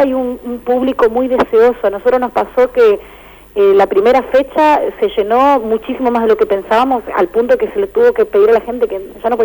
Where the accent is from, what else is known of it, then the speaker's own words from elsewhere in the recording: Norte Grande, Chile; now in Paraná, Argentina; Vengo del norte